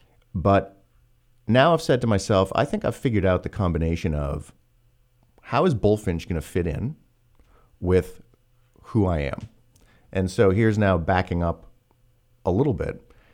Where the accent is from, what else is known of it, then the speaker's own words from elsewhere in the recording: Quebec, Canada; I grew up in Quebec.